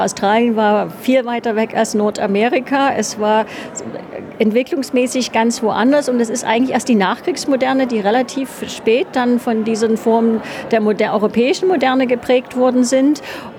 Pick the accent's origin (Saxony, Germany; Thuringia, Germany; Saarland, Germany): Saxony, Germany; Dresden; da ich sozusagen in Dresden aufgewachsen bin und also auch als Ostdeutsche